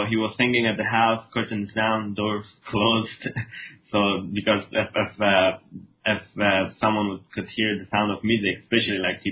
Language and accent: English; Kabul, Afghanistan; English is a second language; I was born in Kabul, Afghanistan, and which is the capital, and yeah, I did grow up there in 1997.